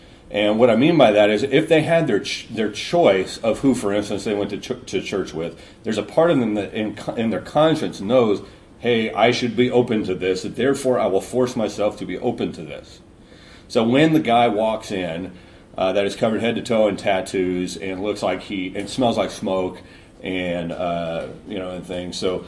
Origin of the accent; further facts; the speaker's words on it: California, United States; obviously forgetting that I was born and raised in California myself.